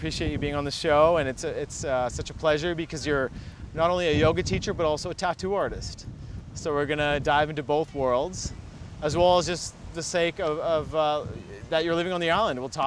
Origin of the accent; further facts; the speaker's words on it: Alberta, Canada; we're from Western Canada. Most have been in the same area, on the prairie land of Alberta.